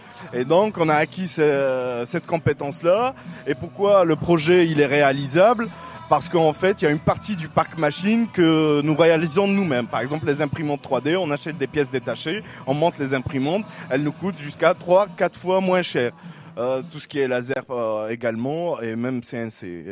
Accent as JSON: {"language": "French", "town": "Bruay", "region": "Hauts-de-France", "country": "France", "said": "on est de Bruay et nous, on ne voyait pas ailleurs où on pourrait le créer."}